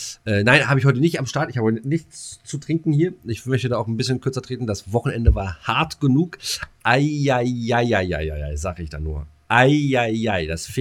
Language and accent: German; East Germany, Germany; als Ossi kennst du halt Blauen Würger und Pfeffi